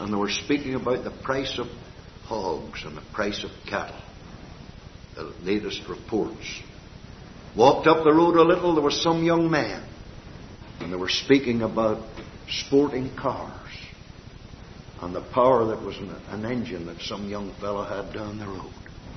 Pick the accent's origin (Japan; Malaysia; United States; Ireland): Ireland; now in Canada; and I'm an Irishman yet, although I'm a Canadian citizen